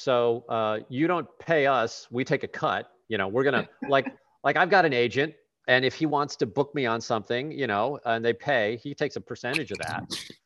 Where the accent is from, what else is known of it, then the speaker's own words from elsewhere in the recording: St. Louis, Missouri, United States; It's my hometown. I mean, St. Louis, it's a great city, but it's got a lot of problems.